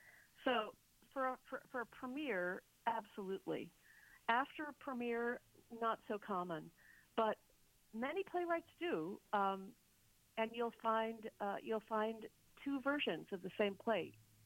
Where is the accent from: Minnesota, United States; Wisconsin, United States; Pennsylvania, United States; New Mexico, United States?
Wisconsin, United States; Kohler; I grew up in Kohler, Wisconsin, which is near Sheboygan.